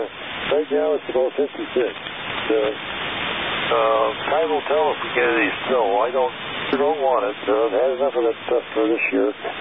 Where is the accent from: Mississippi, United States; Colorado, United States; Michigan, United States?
Michigan, United States; Charlevoix; so we decided to come back to my hometown, that where I was born, in Charlevoix, Michigan.